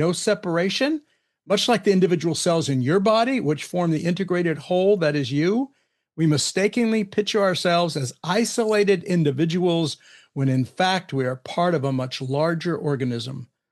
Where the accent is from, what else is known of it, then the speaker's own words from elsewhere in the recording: California, United States; I grew up in the Central Valley where we do have starlings